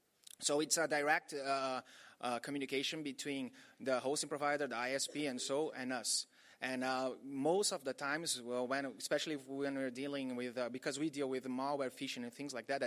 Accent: Brazil; English is a second language; I'm from Brazil.

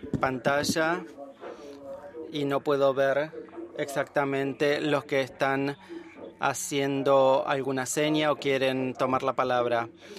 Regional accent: Santiago, Santiago Metropolitan, Chile; Vengo de Santiago, Chile.

